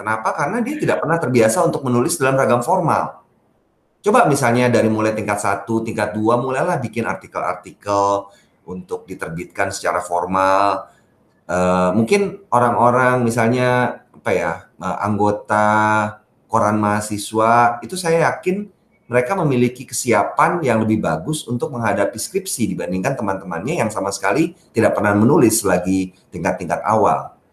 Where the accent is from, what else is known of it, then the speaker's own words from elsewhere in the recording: Jakarta, Indonesia; born there; first language Minangkabau; Saya lahir dengan bahasa Minang. Walaupun saya lahir di Jakarta, tapi orang tua saya dua-duanya Minang. Dan di rumah, beliau berdua itu sering bercakap-cakap dalam bahasa Minang.